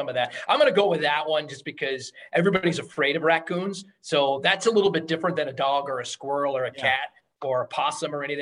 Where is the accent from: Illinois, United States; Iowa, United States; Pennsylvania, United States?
Pennsylvania, United States; Pittsburgh; I grew up in Pittsburgh. I grew up in the late 70s